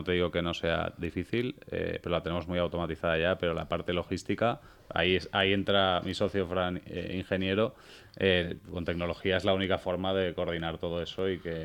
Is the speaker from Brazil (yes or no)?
no; Dénia, Valencian Community, Spain; yo soy de Denia y allí tenemos muchos